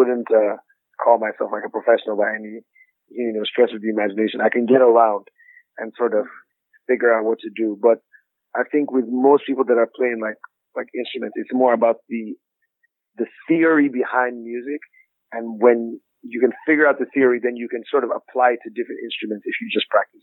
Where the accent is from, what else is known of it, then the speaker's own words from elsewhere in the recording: Jos, Plateau, Nigeria; I'm from Nigeria, beautiful part of Nigeria called Jos, a city in sort of the middle part of Nigeria.